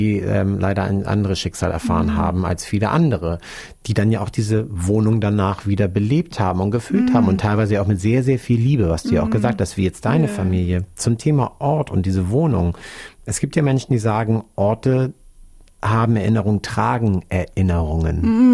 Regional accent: Hamburg, Germany; Ich bin aus Hamburg, da kennen wir das auch, da gibt es das auch, in vielen anderen deutschen Städten ja auch.

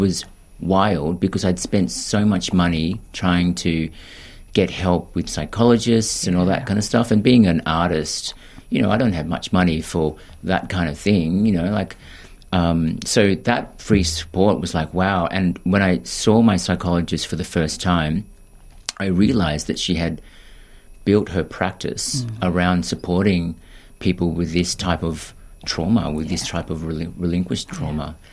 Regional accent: Philippines; I know that I'm from the Philippines, but I have no understanding of what culture is.

